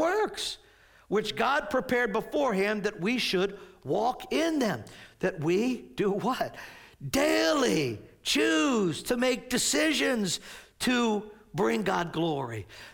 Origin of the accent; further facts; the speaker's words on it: Maple Shade, New Jersey, United States; For me, it's all right here. Born and raised in Maple Shade.